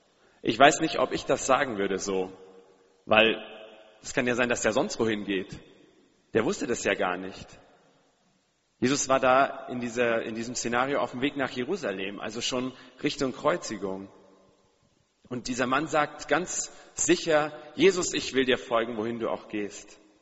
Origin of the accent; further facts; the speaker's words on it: Amberg, Bavaria, Germany; Meine Heimat ist auf jeden Fall natürlich da, wo ich herkomme. Aus Amberg, in der Oberpfalz, mein Elternhaus, meine Eltern.